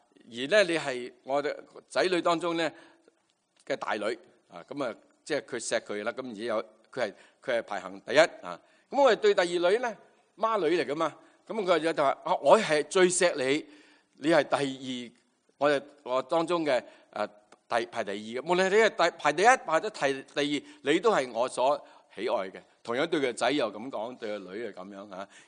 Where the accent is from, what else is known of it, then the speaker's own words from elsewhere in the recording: China; 好似我哋中國人社會都難免咧重男輕女嚇